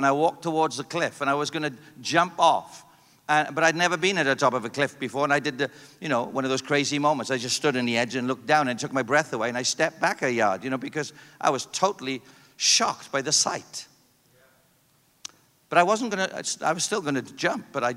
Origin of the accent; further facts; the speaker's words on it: United Kingdom; And I wanted to cry, but I'm a Brit.